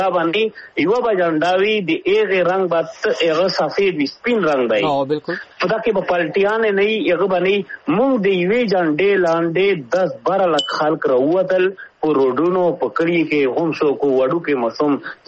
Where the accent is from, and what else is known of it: Pakistan